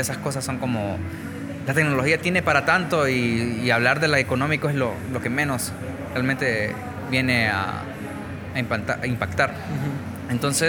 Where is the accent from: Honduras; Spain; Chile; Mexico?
Honduras; lo que queremos realmente como hondureños es no solo llegar a la conferencia